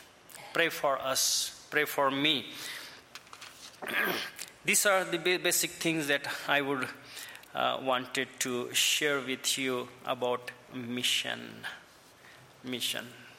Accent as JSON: {"language": "English", "country": "India", "accent": "Indian", "second_language": "English", "said": "I have Indian accent because I'm from India"}